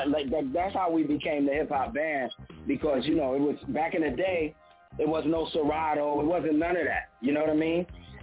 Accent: Brooklyn, New York, United States; I used to sound like the old school dudes in the Bronx. You know, I'm from Brooklyn. I used to sound like the dudes from the Bronx.

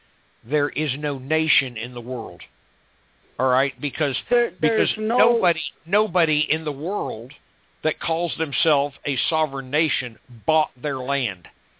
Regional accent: United States; I happen to know America exists because I am an American.

